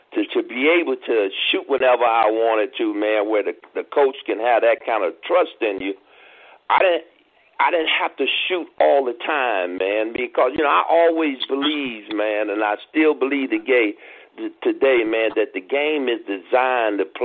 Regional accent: Detroit, Michigan, United States; And David was playing in my hometown, Detroit, and he scored 73.

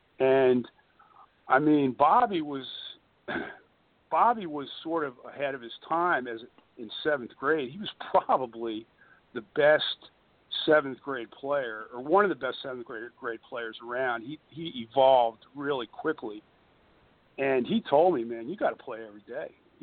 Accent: Maryland, United States; Like, let's say specifically from around here, I grew up in Montgomery County.

